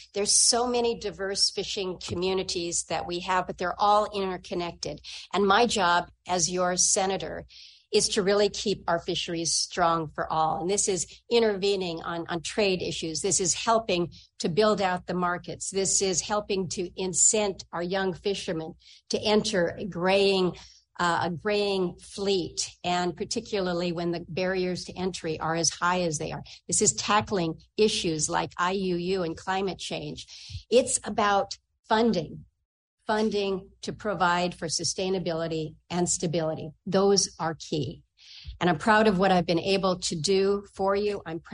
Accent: Alaska, United States; I grew up in Southeast coastal communities.

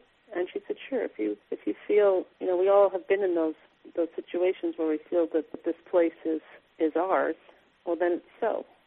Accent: New York, United States; now in Haines, United States; I grew up in New York on Long Island in the suburbs of the city

